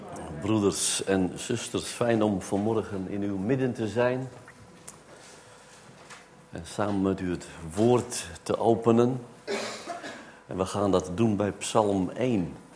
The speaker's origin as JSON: {"language": "Dutch", "town": "Vierhouten", "region": "Gelderland", "country": "Netherlands", "said": "U weet misschien dat ik uit Vierhouten kom. Een prachtige bosrijke omgeving en heel veel heidevelden."}